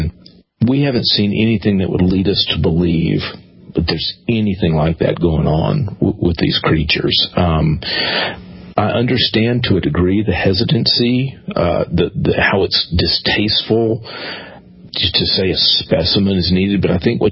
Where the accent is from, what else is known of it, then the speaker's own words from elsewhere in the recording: Texas, United States; growing up in Texas and, you know, speaking for myself and others, you don't shoot anything on two legs.